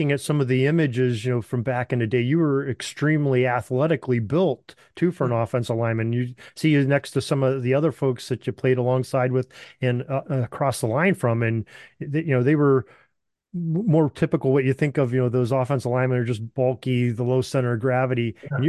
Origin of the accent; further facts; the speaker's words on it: Pennsylvania, United States; I'm from Northwestern Pennsylvania, so I'm of course a Steelers fan growing up as a kid